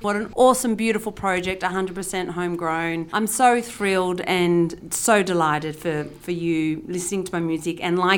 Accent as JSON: {"language": "English", "region": "New South Wales", "country": "Australia", "tie": "born or raised there", "said": "We grew up in the Blue Mountains, and we used to do these beautiful walks to the first three sisters."}